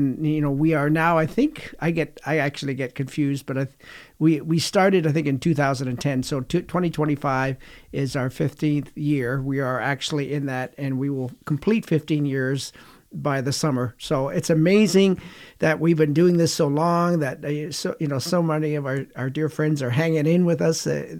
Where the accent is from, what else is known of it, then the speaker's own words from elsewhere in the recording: Canada; I'm a Canadian. I've grown up in this weather